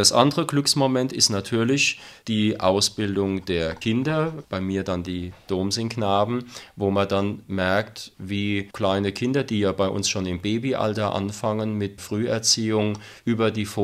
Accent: Worms, Rhineland-Palatinate, Germany; Ich bin gebürtig aus Worms und habe das schon als Bub und nachher als Jugendlicher so mitgekriegt

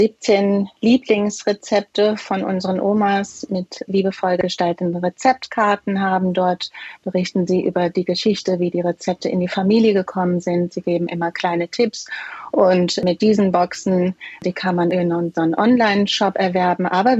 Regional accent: Rhineland-Palatinate, Germany; Ich komme aus einer Gastronomenfamilie aus dem Ahrtal

